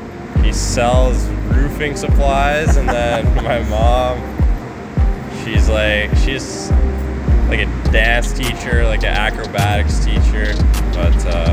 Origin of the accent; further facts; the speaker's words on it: Calgary, Alberta, Canada; If I had second choice, probably be the Flames, just because they're my hometown team.